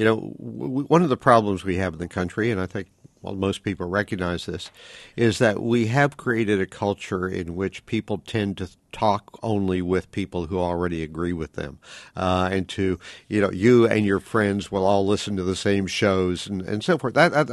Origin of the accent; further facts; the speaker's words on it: Oklahoma City, Oklahoma, United States; I ran into that because I'm from Oklahoma City, and Oklahoma City is a pretty good-sized city, and I'm a completely urban guy.